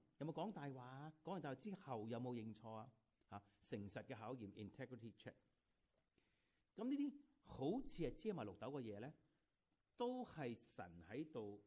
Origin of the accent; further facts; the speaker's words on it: Hong Kong; born there; 我喺1951年香港出世